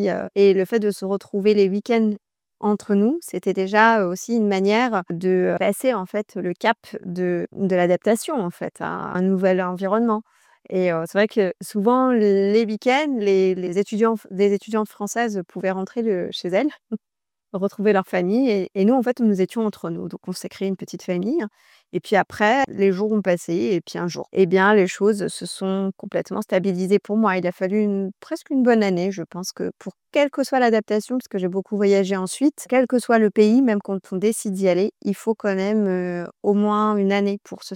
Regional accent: Tunis, Tunis Governorate, Tunisia; je suis née à Tunis, j'ai grandi à Tunis, j'ai passé toute mon enfance et toute mon adolescence. Donc, mes souvenirs de la Tunisie, c'est essentiellement l'enfance, le fait de baigner dans la culture tunisienne, dans mon quotidien. J'étais aussi scolarisée au lycée français de Tunis

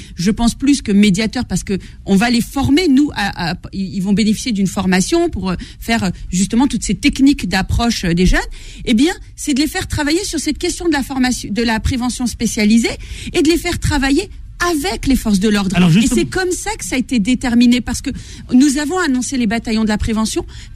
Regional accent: Trappes, Île-de-France, France; moi je suis une trappiste, comme on dit, donc je viens de Trappe et je sais ce que c'est que l'insécurité du quotidien.

